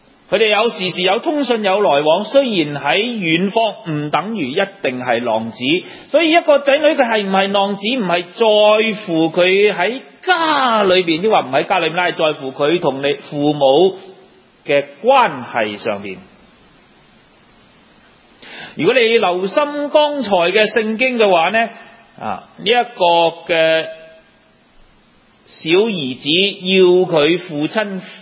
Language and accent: Cantonese; Hong Kong; 好似我哋香港人有句说话就食自己